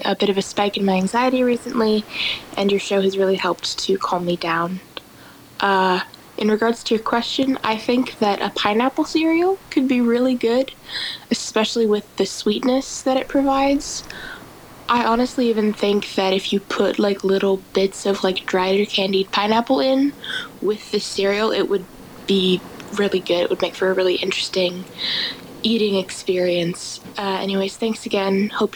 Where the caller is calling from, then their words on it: Tennessee, United States; I'm calling in from Tennessee.